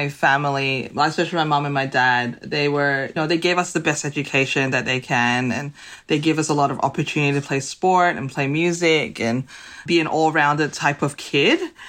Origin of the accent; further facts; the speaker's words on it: Singapore; also born or lived in Hong Kong; well, we're Singaporean, but we were born in Hong Kong.